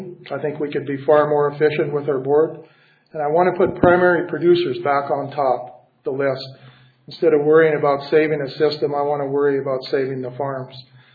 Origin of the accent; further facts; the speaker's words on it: Bracken, Saskatchewan, Canada; I'm from Bracken, Saskatchewan. If you've never heard of Bracken, it's understandable. There's 27 of us that live there.